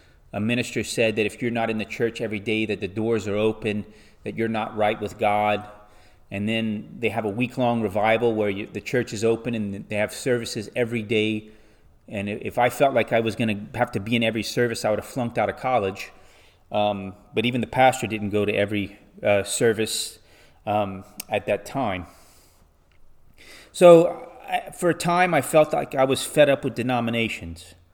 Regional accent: Louisiana, United States; moved away as an adult; So when I moved from South Louisiana to go to college in the late 1990s, I tried a whole gamut of different churches to find a church home.

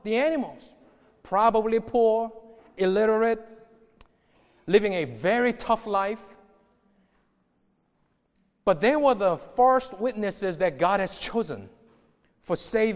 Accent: Texas, United States; You know, I grew up in Texas, and I was in college

